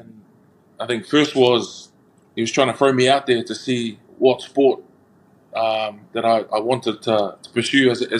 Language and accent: English; South Auckland, Auckland, New Zealand; Born and bred in South Auckland. My parents were born in Samoa.